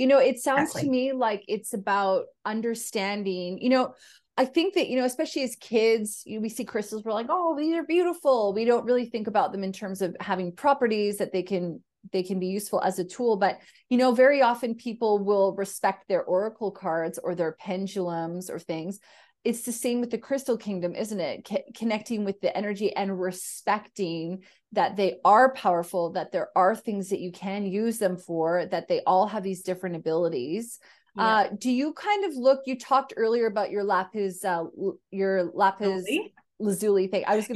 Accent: Canada; And me being Canadian, you Australian also makes it harder.

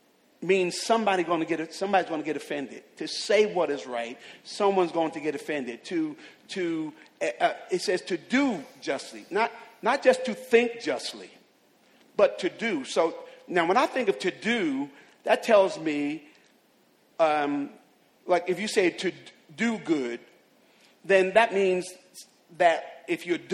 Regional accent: Jersey City, New Jersey, United States; now in South Carolina, United States; even though I'm from Jersey City, New Jersey

